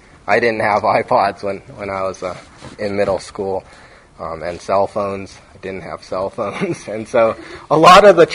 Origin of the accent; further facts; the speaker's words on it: Seattle, Washington, United States; I grew up in Seattle, so we went to the Kingdom a lot to watch a lot of Mariner games.